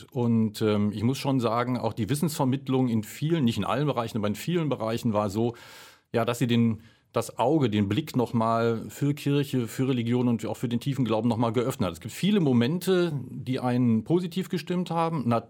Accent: North Rhine-Westphalia, Germany; Ich bin halt Rheinländer durch und durch

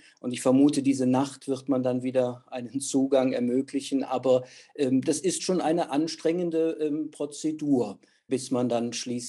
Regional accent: Germany; now in London, United Kingdom; ein Iraner aus Schottland, eine Inderin aus Hampton Court, jemand aus Buckinghamshire, ich dann als Deutscher hier aus Whitechapel.

